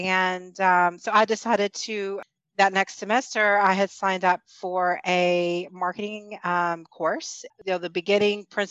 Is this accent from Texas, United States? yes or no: yes; Texas, United States; moved away as an adult; now in Ontario, Canada; No, I don't love snow, but I'm actually a Texan. Living in Canada. I moved up here about 20 years ago with my husband. And, I've now lived about half my life in Texas and half my life in Ontario.